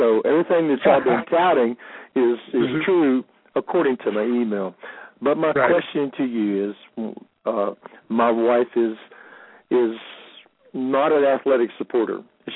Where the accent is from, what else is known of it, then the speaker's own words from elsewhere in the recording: Cocoa Beach, Florida, United States; I'm originally from Cocoa Beach, Florida, so it doesn't matter. I didn't wear socks half the time anyway.